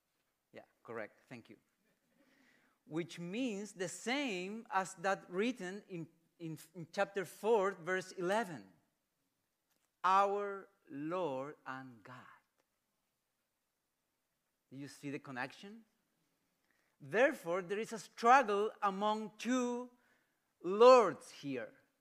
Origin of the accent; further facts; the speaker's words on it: Chile; I'm from Chile. Four children, married. I'm an intern pastor in this church.